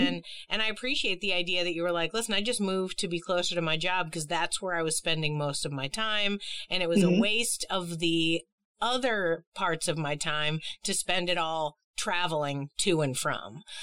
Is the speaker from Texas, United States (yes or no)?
no; Boston, Massachusetts, United States; Now, I understand because I'm from Boston, and every time I told people I was going to move from Boston to go to college, they were like, there's hundreds of colleges here.